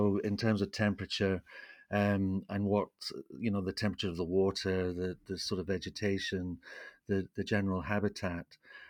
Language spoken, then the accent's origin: English; St Andrews, Scotland, United Kingdom; I grew up in St. Andrews in Scotland, right on the seashore there.